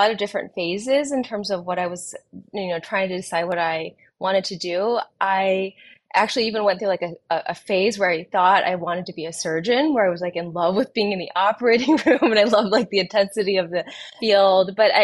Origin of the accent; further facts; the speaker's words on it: Michigan, United States; So a little bit about myself. I grew up in Michigan. I spent probably 8 years in Ann Arbor, Michigan, doing my undergrad and med school there.